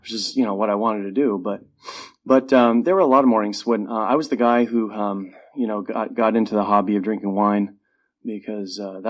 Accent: Edmonds, Washington, United States; So I grew up in Edmonds, and I had an amazing childhood, adolescence.

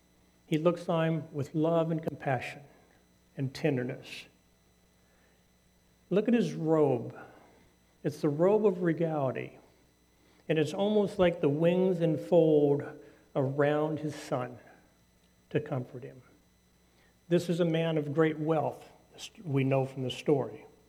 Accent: California, United States; I grew up with a Missouri family, even though I grew up here in California.

